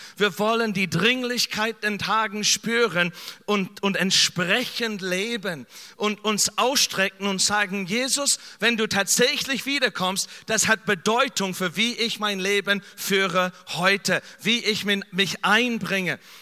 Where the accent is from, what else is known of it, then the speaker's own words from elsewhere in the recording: Kansas City, Missouri, United States; German is a second language; now in Germany; Erstens, also mein alte Heimat, Kansas City